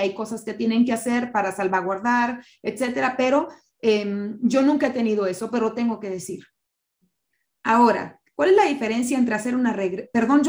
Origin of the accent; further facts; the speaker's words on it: Tijuana, Baja California, Mexico; en Tijuana, que sigue estando muy cerrada, de donde soy oriunda y viví tantos años